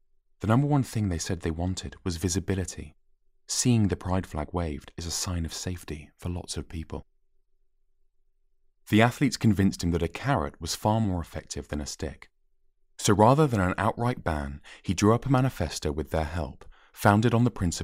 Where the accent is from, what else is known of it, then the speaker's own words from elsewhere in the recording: United Kingdom; I felt so dark about my relationship with being British. I came away from it with a really twisted sense about what it meant to be British.